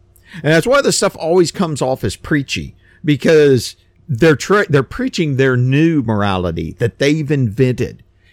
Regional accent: United States; Now, look, I'm from America, and we don't do rugby in America.

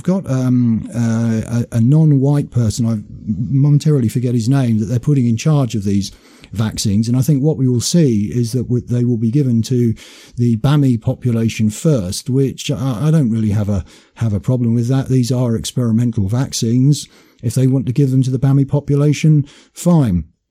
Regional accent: United Kingdom; these restrictions that we've had go right against the core of all the freedoms that we have as British people

